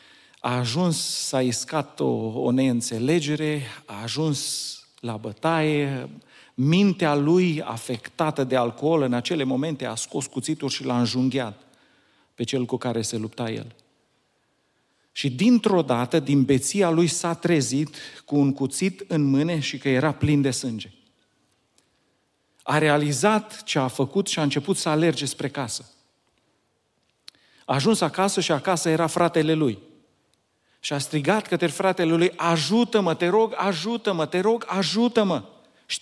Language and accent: Romanian; Rădăuți, Suceava County, Romania; Mi-aduc aminte de când eram copil, am crescut în Rădăuți, în Bucovina